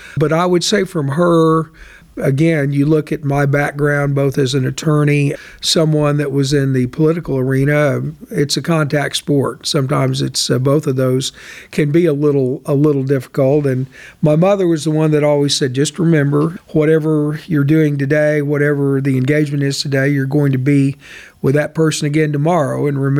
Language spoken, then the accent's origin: English; Oklahoma City, Oklahoma, United States; born there; I was born in Oklahoma City, Oklahoma.